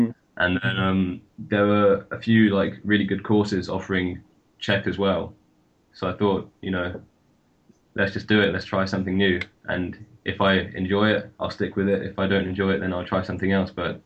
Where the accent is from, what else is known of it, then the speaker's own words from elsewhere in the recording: London, United Kingdom; So I'm from London and I study in Bristol. And in Bristol I study Russian and Czech.